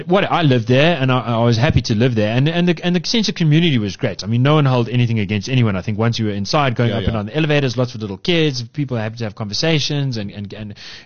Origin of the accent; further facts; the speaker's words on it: Yeovil, South West England, United Kingdom; I grew up in Yeovil